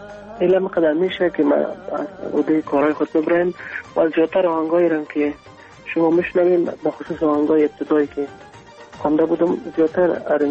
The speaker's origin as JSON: {"language": "Persian", "region": "Kabul", "country": "Afghanistan", "tie": "born there", "said": "در کابل متولد شدیم،"}